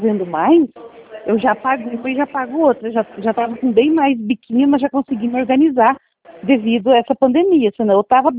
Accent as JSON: {"language": "Portuguese", "town": "Bento Gonçalves", "region": "Rio Grande do Sul", "country": "Brazil", "said": "Sim, sou de Bento Gonçalve"}